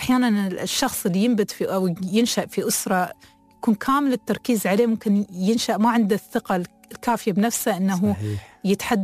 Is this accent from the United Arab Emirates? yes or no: yes; United Arab Emirates; الحكومة عندنا في الإمارات